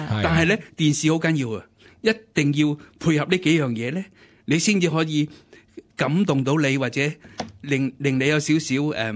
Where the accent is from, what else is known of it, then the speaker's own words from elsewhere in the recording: Hong Kong; 我由細細個喺香港咧